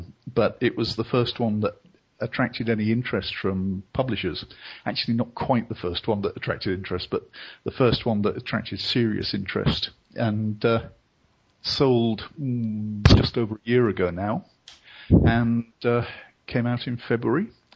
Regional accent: Yorkshire and the Humber, United Kingdom; I started life as a Brit, a Yorkshireman, actually.

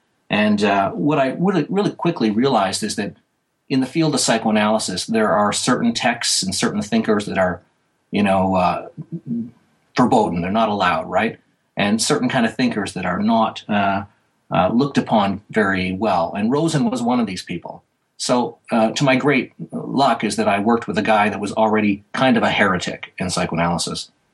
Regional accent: Ontario, Canada; And before that, I come from Northwestern Ontario

